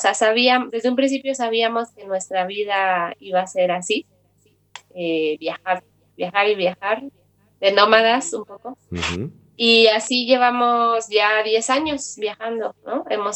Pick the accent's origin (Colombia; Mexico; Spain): Mexico; also born or lived in Guatemala; Sí, ahora estoy en mi país, muy contenta de estar aquí de regreso.